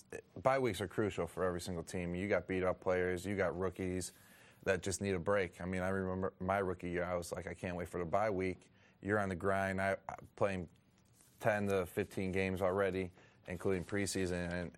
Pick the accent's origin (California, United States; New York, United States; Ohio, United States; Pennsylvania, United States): New York, United States; Buffalo; Well, I'm from Buffalo, New York, so I was a big Bills fan.